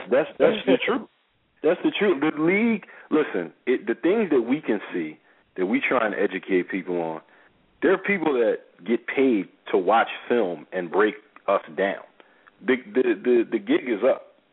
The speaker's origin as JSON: {"language": "English", "town": "Philadelphia", "region": "Pennsylvania", "country": "United States", "lives_now": "Washington, United States", "said": "we're Philadelphian transplants to the Washington, D.C. area"}